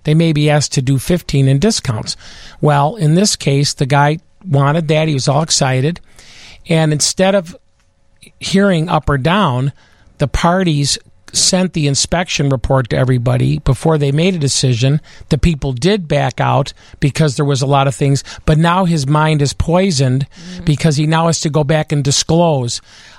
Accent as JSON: {"language": "English", "town": "Oak Park", "region": "Illinois", "country": "United States", "tie": "born there", "said": "I was born in Oak Park, Illinois."}